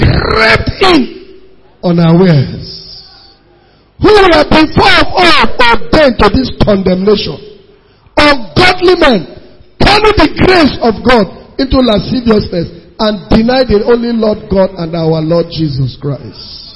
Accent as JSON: {"language": "English", "region": "Benue", "country": "Nigeria", "said": "I'm from Benue State."}